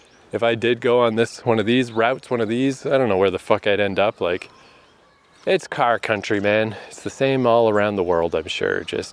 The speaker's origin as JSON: {"language": "English", "town": "Fredericton", "region": "New Brunswick", "country": "Canada", "tie": "born or raised there", "moved": "yes", "lives_now": "Vancouver, Canada", "said": "And I remember after I had left my hometown and I moved to Vancouver, the first time I came back to visit, I brought along my Vancouver girlfriend and my friend Matt, who was still, at that point, still in Fredericton."}